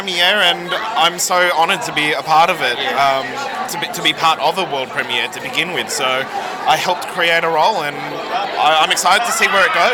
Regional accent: Australia; Born and raised in Australia.

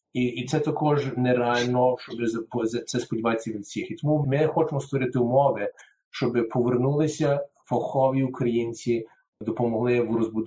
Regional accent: Canada; Я виріс в Канаді, дуже, дуже мирна країна, подібна на Австралії.

